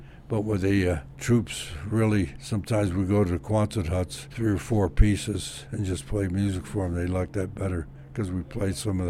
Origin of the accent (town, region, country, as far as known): New Jersey, United States; also born or lived in New York